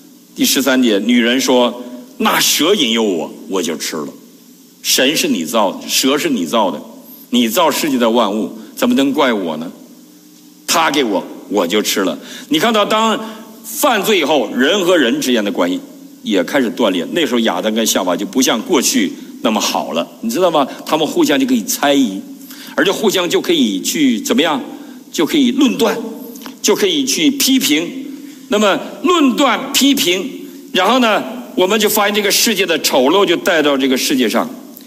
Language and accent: Chinese; Northeast China, China; 我们东北人全是汉奸，不是汉奸就亡国奴。